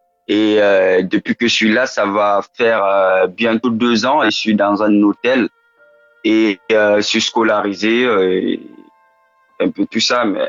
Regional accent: Guinea; moved away; je suis arrivé seul ici moi parce que là où moi je viens c'est en Afrique de l'Ouest, donc en Guinée

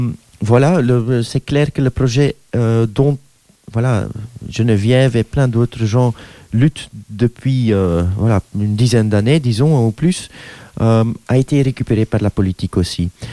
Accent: Flanders, Belgium; French is a second language; Excusez-moi, je suis flamand.

